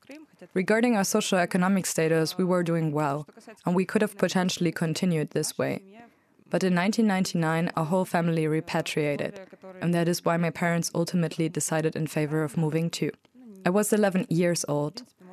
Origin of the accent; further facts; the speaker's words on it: Crimea, Ukraine; also born or lived in Samarkand, Uzbekistan; I was born in Uzbekistan in the city of Samarkand. In 1999, me and my family relocated to Crimea.